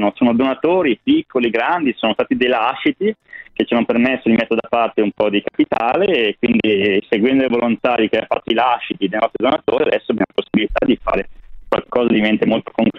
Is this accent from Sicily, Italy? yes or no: no; Milan, Lombardy, Italy; siamo milanesi, siamo un po' bauscia di natura